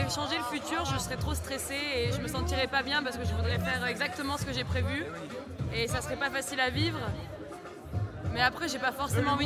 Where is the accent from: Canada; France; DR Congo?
France; Toulouse, Occitanie; Toulouse.